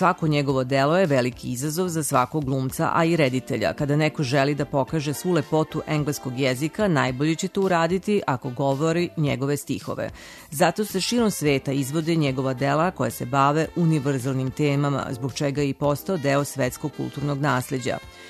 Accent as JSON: {"language": "Serbian", "country": "Serbia", "said": "Da li mi kao Srbi volimo"}